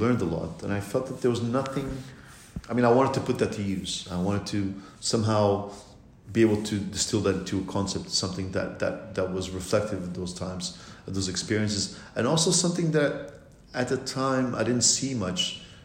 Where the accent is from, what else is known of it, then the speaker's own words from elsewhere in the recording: Lisbon, Portugal; the restaurant is inspired by Lisbon, my hometown, and Lisbon is a really fun city, but it has a lot of culture, a lot of history.